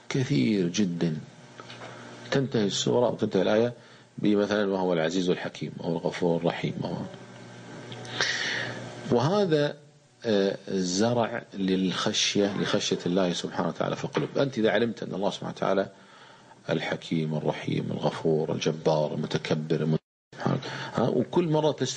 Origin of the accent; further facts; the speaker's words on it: Kuwait; عندنا في الكويت رئيس الحزب الشيوعي في الستينات